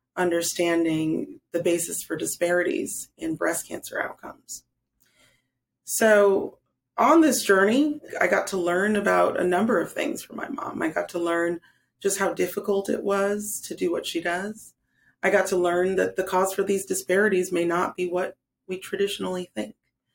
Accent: Chicago, Illinois, United States; I was born and raised in Chicago to two physicians at the University of Chicago. They're immigrants from Nigeria.

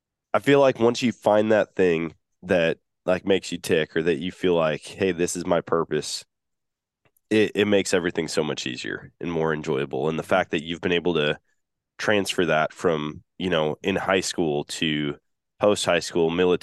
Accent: Wisconsin, United States; moved away; because I moved away from my home state of Wisconsin, kind of a similar deal.

